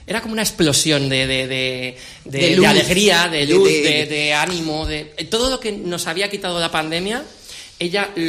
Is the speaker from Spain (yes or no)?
yes; Castillo Siete Villas, Cantabria, Spain; en el pueblo de Castillo Siete Villas, que es mi pueblo, ahí el concierto de jazz con degustación de vinos y quesos y cerveza de Cantabria.